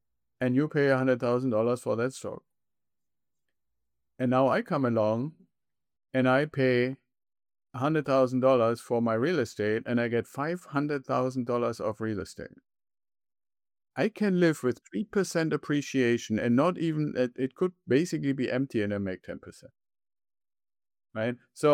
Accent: Germany; I'm originally from Germany and I still have family and connections to there

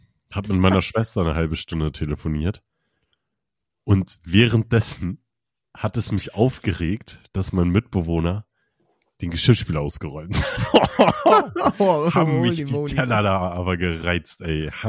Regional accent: Kiel, Schleswig-Holstein, Germany; now in Leipzig, Germany; Also meine Heimat ist Kiel, warum fahre ich da nach Köln?

